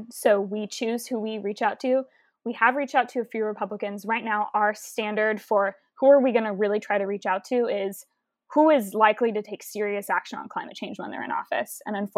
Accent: Houston, Texas, United States; I'm from Houston, Texas. So first of all, some backstory. I'm from an oil and gas family in Houston, Texas

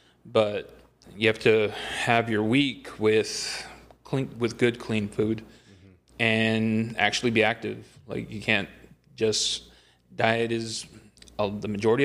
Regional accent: Brownsville, Texas, United States; I'm from Brownsville, Texas. I know some folks think I'm from McAllen, but I'm born and raised in Brownsville.

